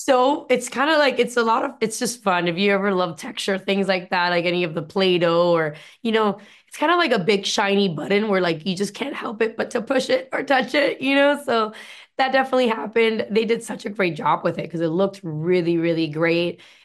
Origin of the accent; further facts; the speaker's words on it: United States; You know, all of our culture is embedded into us, but we're American